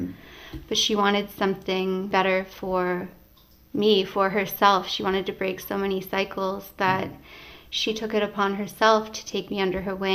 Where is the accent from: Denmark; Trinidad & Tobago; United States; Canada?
Canada; Happy Valley-Goose Bay, Newfoundland and Labrador; We grew up in Happy Valley Goose Bay, okay, in Labrador. But my family, my mother's family, comes from Hopedale. And my dad's family comes from Davis Inlet. We spent most of our summers in Hopedale